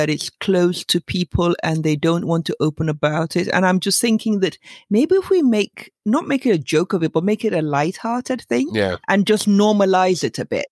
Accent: Nigeria; as a Nigerian parent, we make so much about

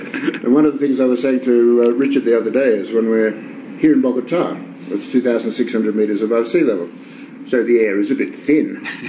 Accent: Australia; now in Colombia; in the bush, as I call it, being an Australian, in the country

